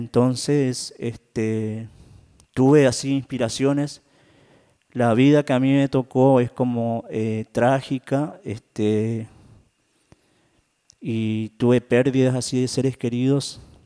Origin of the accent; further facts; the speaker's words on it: Formosa, Argentina; después volver otra vez a mi ciudad natal y decir, tengo que terminar la primaria, después ir a Formosa Capital y terminar la secundaria también.